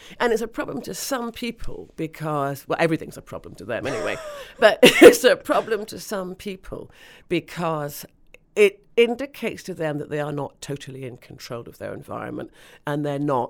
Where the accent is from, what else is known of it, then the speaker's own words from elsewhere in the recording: London, United Kingdom; I'm a Londoner. I'm also an outsider. I inhabit both places.